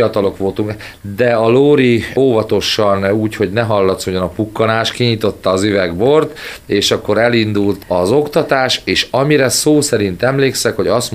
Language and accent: Hungarian; Vojvodina, Serbia; now in Kiskunhalas, Hungary; át a szerbiai vajdaságból ide Kiskunhalasra, mi már népzenével foglalkoztunk, tehát tanultunk aktívan népzenét otthon Vajdaságban is, és aztán itt is.